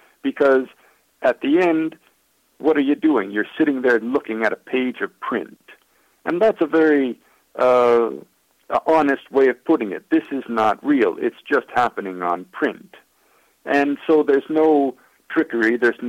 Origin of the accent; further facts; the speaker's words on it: Minnesota, United States; I live in an apartment, and I'm from Minnesota, so I've got to have trees around.